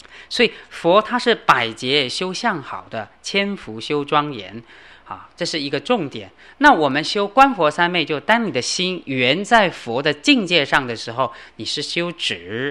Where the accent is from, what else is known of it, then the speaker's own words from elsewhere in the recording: China; 所以莲师咒呢，我们中国人汉地的人比较不了解